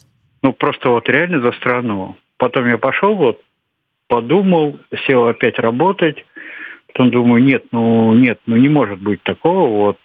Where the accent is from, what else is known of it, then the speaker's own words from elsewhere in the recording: Kronstadt, Saint Petersburg, Russia; я из Кронштадта.